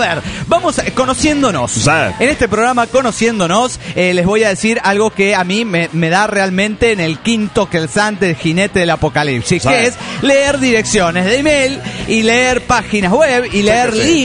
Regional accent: Cochabamba, Bolivia; Me considero el primer desintegrado de Cochabamba, Bolivia.

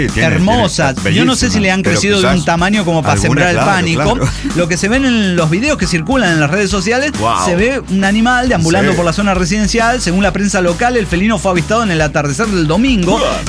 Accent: Puebla, Mexico; de Puebla, México.

